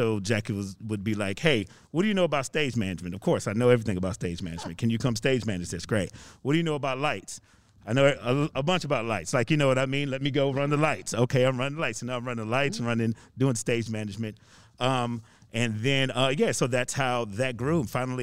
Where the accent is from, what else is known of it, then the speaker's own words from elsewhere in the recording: Virginia, United States; So I'm originally from Virginia.